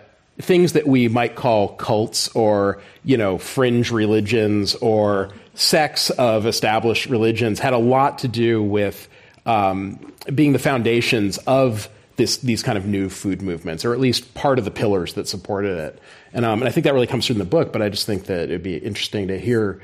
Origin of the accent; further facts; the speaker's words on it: California, United States; But let's talk, because I'm from the Bay Area, and we're here in San Francisco